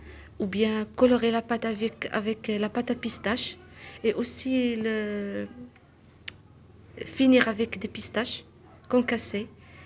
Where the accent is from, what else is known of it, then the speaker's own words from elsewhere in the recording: Morocco; French is a second language; moved away as an adult; now in France; j'ai 37 ans, je suis une maman de trois enfants, je suis marocaine, je suis sur le territoire la fin d'année de 2019.